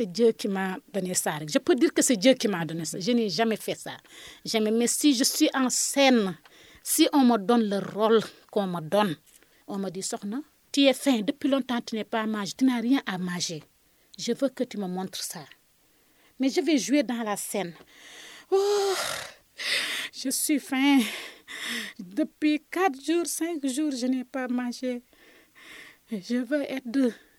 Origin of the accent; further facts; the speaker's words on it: Saint-Louis, Senegal; born there; Je suis née ici à Saint-Louis du Sénégal en 1973.